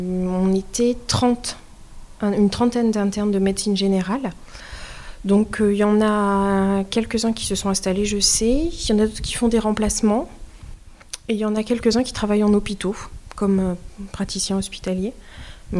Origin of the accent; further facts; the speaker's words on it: Nouvelle-Aquitaine, France; Donc voilà, je suis originaire du Limousin, donc j'ai fait mes études à Limoges.